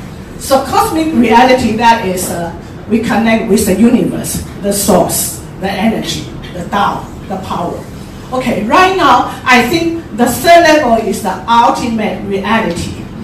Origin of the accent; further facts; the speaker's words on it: Taiwan; English is a second language; now in Hong Kong; I come from Taiwan. I was born, brought up in Taiwan, but I'm married to Hong Kong, yes.